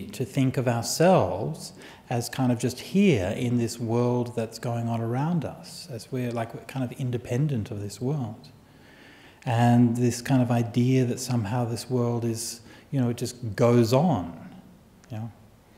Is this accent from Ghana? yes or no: no; Australia; I'm from Australia, right?